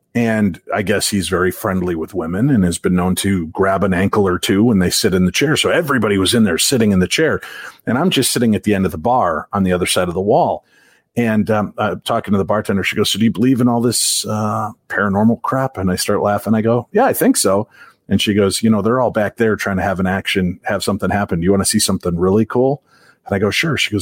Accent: Chicago, Illinois, United States; When I grew up in Chicagoland area

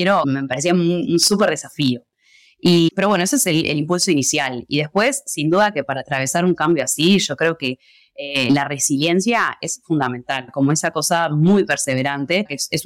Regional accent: Uruguay; Y nosotros vinimos de Uruguay y mi network era literal cero.

